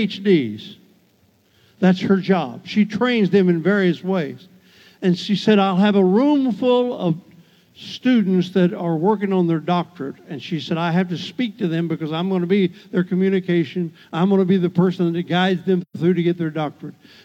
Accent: Indiana, United States; We have a lady that I grew up with. She's Hispanic. I grew up with her in Indiana.

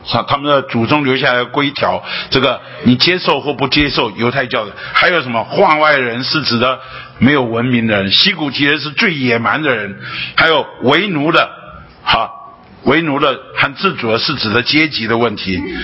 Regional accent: Beitou, Taipei, Taiwan; 我是土生土长的北投人呢，八斗里人呢，就是我土生土长的北投人。那我这一辈子除了当兵离开这里两年以外，除了工作离开这里一两年以外，大部分时间我都在这里。

